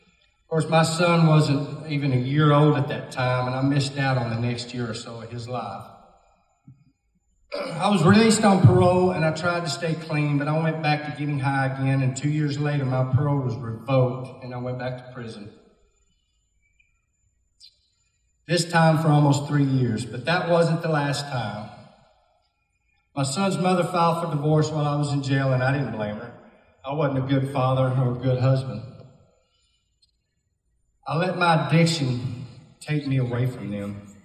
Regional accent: Clyde, Texas, United States; So I grew up in Clyde, Texas, where I went to high school.

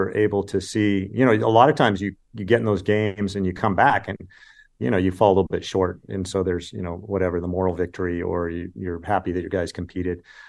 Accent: California, United States; Now, I grew up in California and watched the Pac-10 and then played in it and then became the Pac-12

